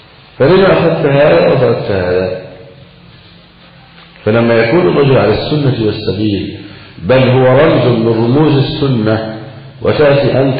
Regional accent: Egypt; ولذلك عندنا في مصر مثلا عماد فراج هذا يقول الألباني مرجئ مبتدأ

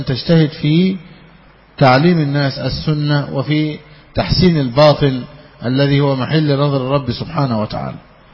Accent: Egypt; عندنا في مصر يقول إخوة عسل

